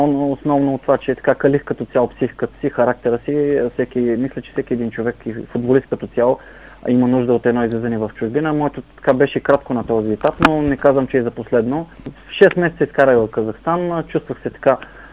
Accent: Plovdiv, Plovdiv Province, Bulgaria; Все пак съм пловдивчанин, израснал съм в този град, доста приятели ми от двете страни, и от Ботев, и от Локомотив.

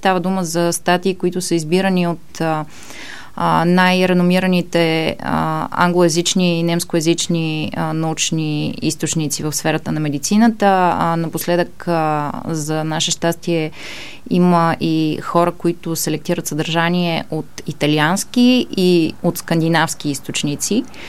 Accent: Ruse, Ruse Province, Bulgaria; Израснала съм в Русенската болница и в нейната реанимация.

